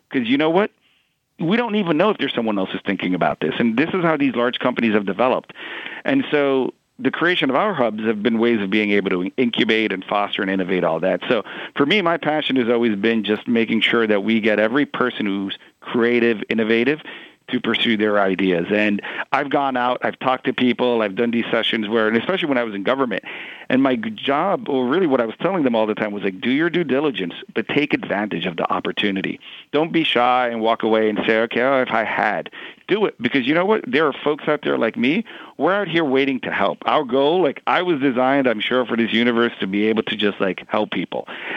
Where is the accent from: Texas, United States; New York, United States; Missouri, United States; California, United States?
New York, United States; Queens; but Queens raised and born.